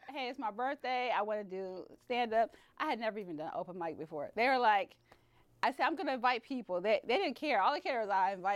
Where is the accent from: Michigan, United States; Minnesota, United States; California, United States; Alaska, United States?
Michigan, United States; Detroit; I'm not forfeiting this medal, baby. I'm from Detroit. I ain't going out like that.